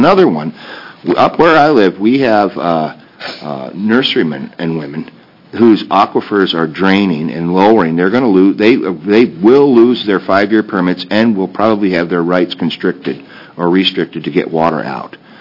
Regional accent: Iowa, United States; I grew up in Iowa. When I tell people that back home, they just can't believe it.

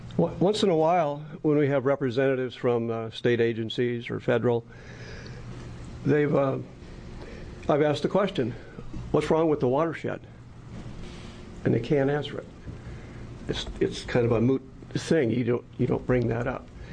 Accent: Oregon, United States; I'm from the Illinois Valley. I've been mining for about 30 years.

